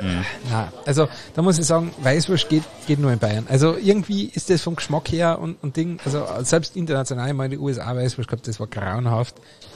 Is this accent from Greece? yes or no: no; Austria; als Österreicher bin ich ja schon immer sehr senfaffin gewesen.